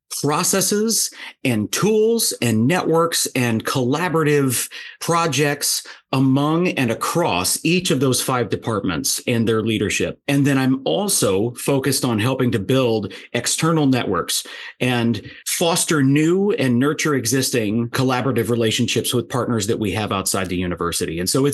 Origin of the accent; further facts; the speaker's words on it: St. Louis, Missouri, United States; growing up in St. Louis in a family of St. Louis law enforcement officers